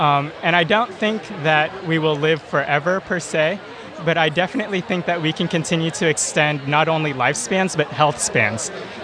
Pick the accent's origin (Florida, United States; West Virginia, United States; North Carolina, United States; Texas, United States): Texas, United States; Houston; I'm from Texas. Houston in particular